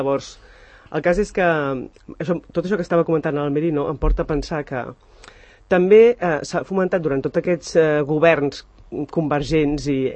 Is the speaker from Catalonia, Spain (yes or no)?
yes; Sant Cugat del Vallès, Catalonia, Spain; born or raised there; also born or lived in L'Hospitalet de Llobregat